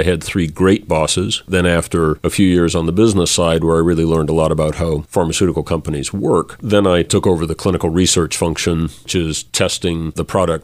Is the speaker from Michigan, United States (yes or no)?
yes; Flint, Michigan, United States; So I grew up in Flint, Michigan, went to University of Michigan in Ann Arbor as an undergrad.